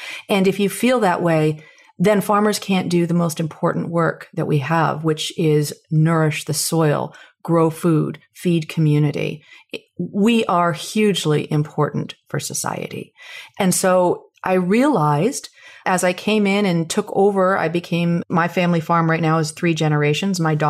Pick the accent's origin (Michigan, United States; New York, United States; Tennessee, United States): New York, United States; I should back up and say, you know, I grew up on Sapbush Hollow Farm. So my family has had this land since 1979, and I was trained to go in an entirely different direction.